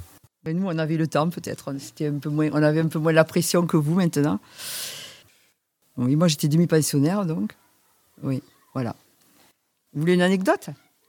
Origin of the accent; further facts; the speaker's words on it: Seix, Occitanie, France; also born or lived in Saint-Girons; Donc je suis née à Saint-Girons à l'hôpital, mais j'ai habité à Seix, un petit village au-dessus de Saint-Girons.